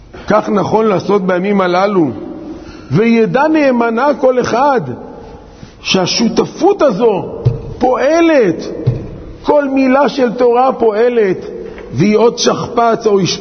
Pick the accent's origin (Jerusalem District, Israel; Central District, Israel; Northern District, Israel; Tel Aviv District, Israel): Jerusalem District, Israel; Jerusalem; ברוך השם, אנחנו מירושלים לא מרגישים את הטעם הזה